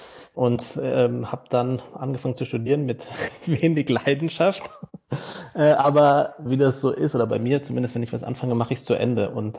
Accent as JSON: {"language": "German", "town": "Frankfurt", "region": "Hesse", "country": "Germany", "tie": "born or raised there", "said": "Frankfurter Bub, ich bin wahrscheinlich der Frankfurter Bub."}